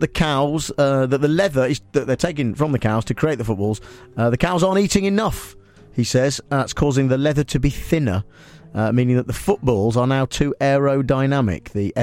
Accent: Nuneaton, West Midlands, United Kingdom; I went to do a book signing in my hometown of Nuneaton.

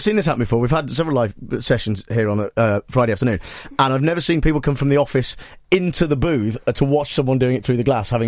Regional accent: Nuneaton, West Midlands, United Kingdom; I'm from the Midlands as well, so I kind of I can detect it. You see, because I'm from Nuneaton, which not far from Birmingham.

